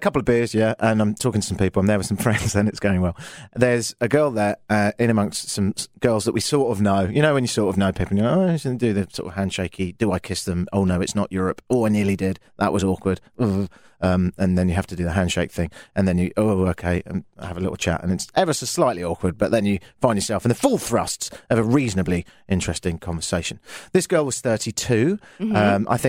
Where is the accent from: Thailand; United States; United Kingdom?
United Kingdom; London; moved away as an adult; I am from London. I've been living here for 7 years.